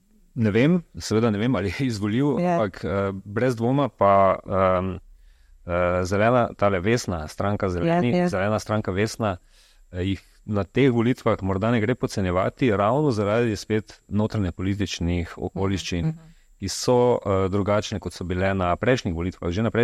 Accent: Maribor, Drava, Slovenia; Jaz, ki prihajam iz Maribora, vem, da smo takrat z veseljem hodili na Zlato lisico

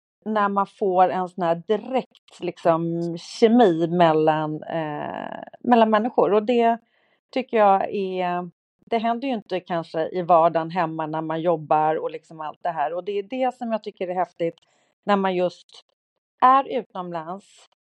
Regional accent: Bromma, Stockholm County, Sweden; Men jag är uppväxt i Bromma. Jag har bott i Bromma liksom sedan jag föddes.

